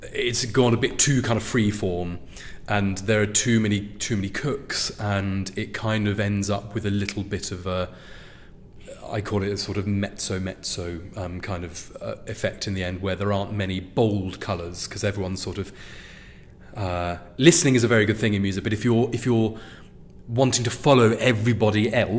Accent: United Kingdom; I'm British after all, no sex please.

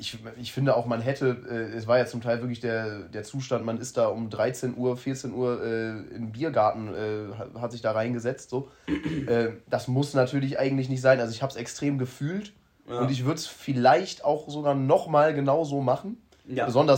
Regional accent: Mettmann, North Rhine-Westphalia, Germany; ja, ich bin aus Mettmann

